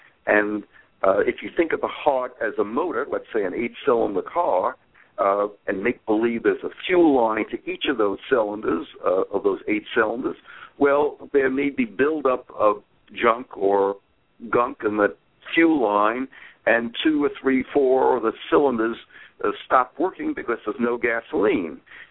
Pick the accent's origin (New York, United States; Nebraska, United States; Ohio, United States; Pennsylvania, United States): New York, United States; I'm from the United States and grew up around the New York area and went to Cornell as an undergraduate